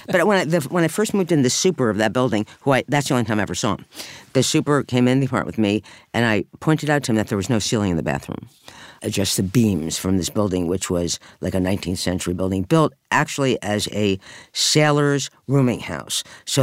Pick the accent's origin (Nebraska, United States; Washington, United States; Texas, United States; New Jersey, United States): New Jersey, United States; I grew up in New Jersey, mm-hmm. so people who are not from around here say, "Oh, it's the same thing."